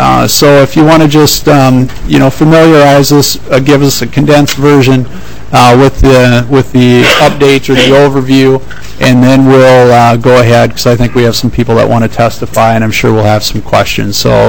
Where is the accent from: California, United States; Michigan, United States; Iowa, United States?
Iowa, United States; Humboldt; I was born and raised in Humboldt, Iowa, so I think that's a sign.